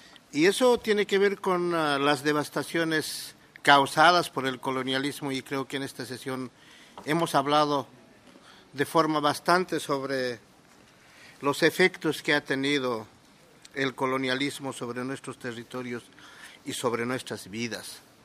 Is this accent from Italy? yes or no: no; Bolivia; La tala de árboles fue muy temprano en mi país, al descubrirse las minas de Potosí allá por los años 1540 hasta el 70